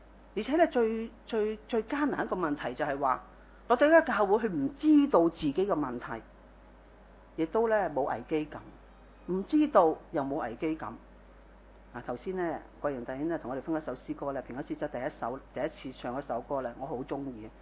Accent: Hong Kong; 在我们香港人来看，或者某些议员来就觉得是很多钱

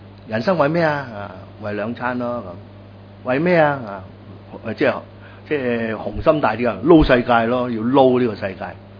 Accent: Guangdong, China; 有一句我哋广东人咧，成日都讲嘅啊，唔理三七廿一咁系嘛？

